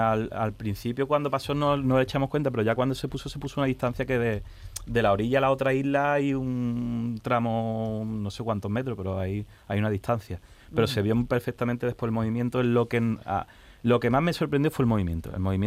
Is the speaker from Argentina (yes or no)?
no; Seville, Andalusia, Spain; De Sevilla.